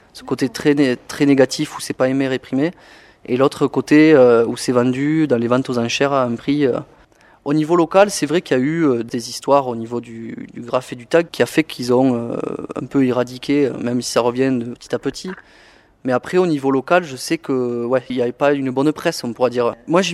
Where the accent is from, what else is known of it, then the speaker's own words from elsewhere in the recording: Occitanie, France; Oui, alors moi je suis originaire de l'Aveyron, en ce moment j'habite en Aveyron.